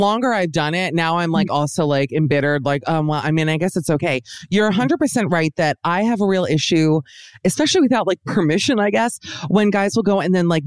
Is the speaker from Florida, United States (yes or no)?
yes; Miami, Florida, United States; I'm actually from Miami, where I am as we speak.